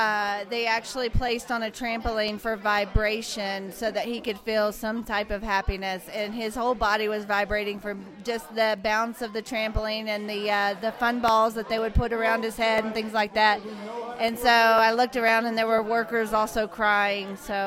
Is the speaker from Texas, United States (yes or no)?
yes; Fort Worth, Texas, United States; I'm from Fort Worth, Texas.